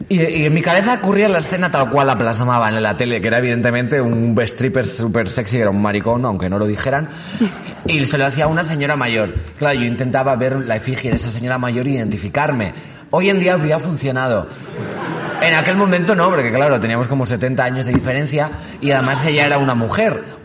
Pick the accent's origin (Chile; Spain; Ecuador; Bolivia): Spain; León, Castile and León; Somos de San Mamés y tenemos un pueblo que se llama Chozas de Abajo.